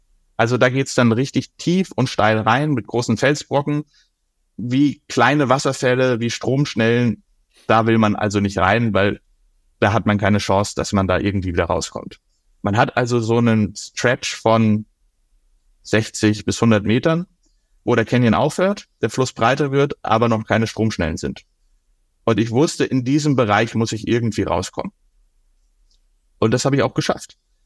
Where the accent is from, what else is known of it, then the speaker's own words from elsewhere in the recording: Bavaria, Germany; ich bin an der Isar aufgewachsen in Oberbayern